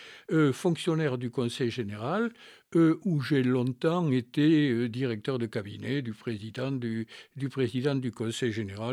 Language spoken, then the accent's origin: French; Casteljaloux, Nouvelle-Aquitaine, France; now in Agen, France; je ne suis pas un Agenais de naissance. Je suis originaire de Casteljaloux, donc véritablement de la campagne où je suis né il y a fort longtemps